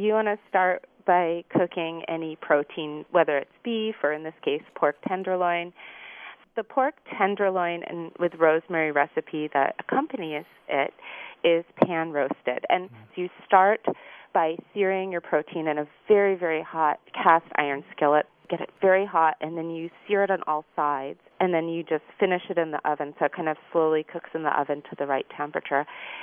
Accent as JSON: {"language": "English", "region": "California", "country": "United States", "said": "I'm from California, and I was lucky enough to have all these fresh figs."}